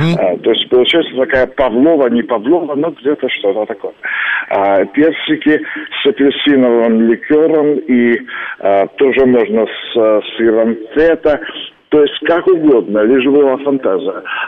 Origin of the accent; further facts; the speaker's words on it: Russia; Но я россиянин